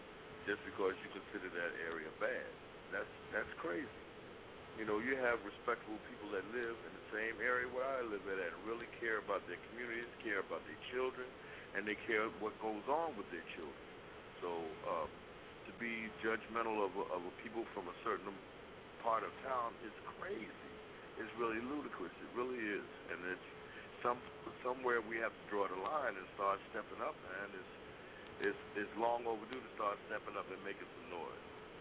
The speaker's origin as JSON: {"language": "English", "town": "Brooklyn", "region": "New York", "country": "United States", "said": "a Knicks fan all of my life, because you know I'm originally from Brooklyn, so."}